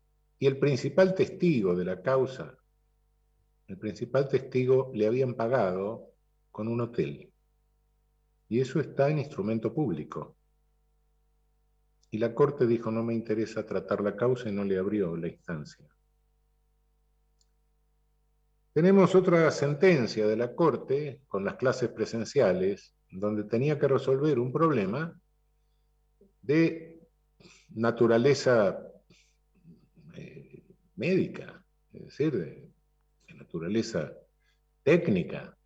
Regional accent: Buenos Aires, Argentina; Yo soy autonomista en la ciudad de Buenos Aires, soy porteño autonomista.

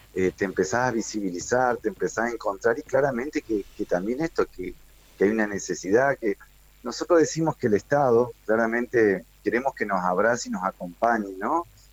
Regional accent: Gualeguaychú, Entre Ríos, Argentina; Nosotros somos de Gualeguaychú

